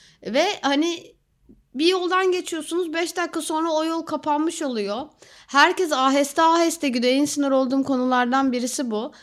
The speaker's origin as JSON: {"language": "Turkish", "region": "İzmir", "country": "Turkey", "tie": "born or raised there", "said": "Ama yani biz de bu gevşeklik içinde büyüdük. Böyle olmadık ama yani sonuçta. Yani, ama İzmir'de genel bir gevşeklik var bu şekilde."}